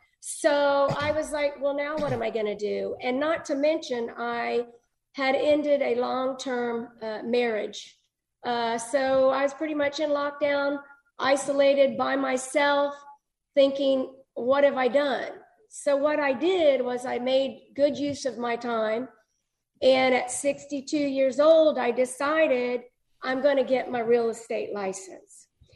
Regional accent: Tampa, Florida, United States; born there; now in Orlando, United States; I was born time ago in Tampa, Florida.

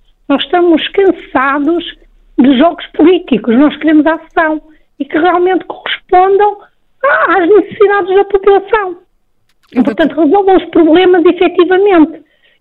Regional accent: Valongo, Porto, Portugal; eu sou do Conselho de Valongo, de Irmes Indo, da área metropolitana do Porto

